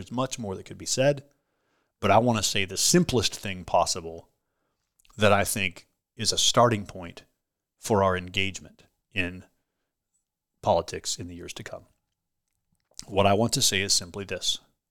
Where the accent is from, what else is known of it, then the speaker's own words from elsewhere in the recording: United States; And the second thing that matters is I'm an American.